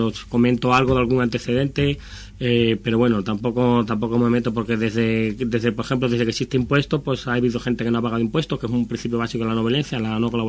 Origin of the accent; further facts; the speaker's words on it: Extremadura, Spain; also born or lived in Madrid; al abandonar Madrid ya no estoy en un colectivo como el que estaba, estoy en mi pueblo, en Extremadura, en la comarca de la Vera.